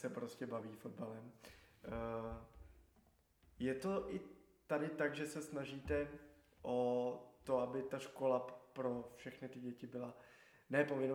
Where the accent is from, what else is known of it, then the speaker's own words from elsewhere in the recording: Prague, Czechia; jak jsem vyrůstal u nás na Letné, tak já jsem chodil na základní školu korunovační